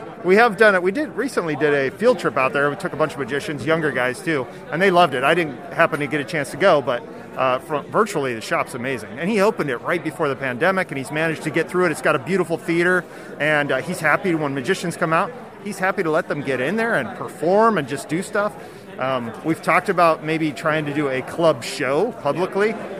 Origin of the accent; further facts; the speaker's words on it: Alaska, United States; As a young adult, I grew up in Alaska. We didn't have a magic shop.